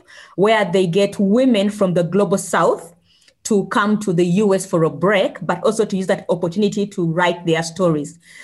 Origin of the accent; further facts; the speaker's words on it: Uganda; a lot of my creative writing was about the life in my home country in Uganda.